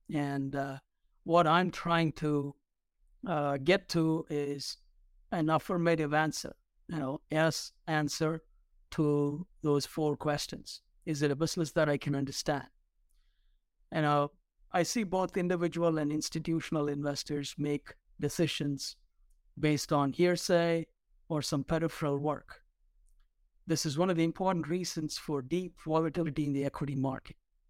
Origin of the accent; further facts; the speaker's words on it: South India, India; moved away as an adult; I came here as a student pursuing a master's degree in accounting. I'm originally from South India.